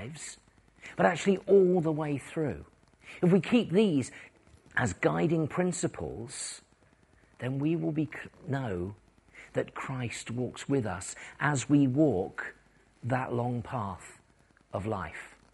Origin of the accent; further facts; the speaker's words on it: Plymouth, South West England, United Kingdom; I come from Plymouth, from the northeast edge of Plymouth. I like to describe the parishes I'm from runs from the airport up to the moor.